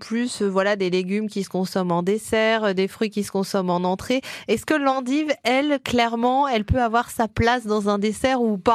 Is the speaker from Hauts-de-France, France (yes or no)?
yes; Hauts-de-France, France; Ouais, moi, je viens du Nord, donc l'endive, forcément.